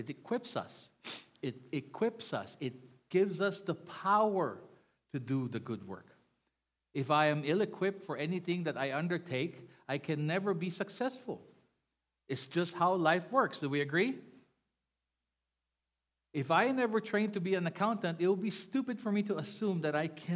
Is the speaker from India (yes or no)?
no; Philippines; And, you know, I'm Filipino and I'm cheap.